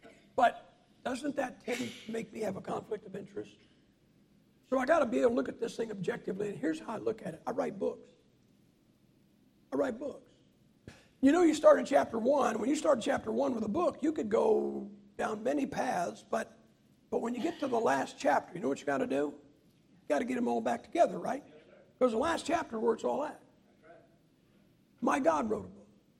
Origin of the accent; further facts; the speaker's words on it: Ohio, United States; Guys, I'm from Ohio. We have the Browns.